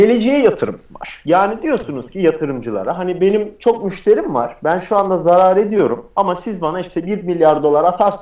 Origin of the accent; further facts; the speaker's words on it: Uşak, Turkey; Ben aslında Uşaklıyım. Ankara ile İzmir'in ortasında küçük bir şehir. Küçük olmasına rağmen bayağı trafik problemi yaşayan bir yer. Ondan sonra Robert Kolej'de bulundum 5 sene. Robert Kolej'den sonra Princeton Üniversitesi'ne geldim Amerika'da.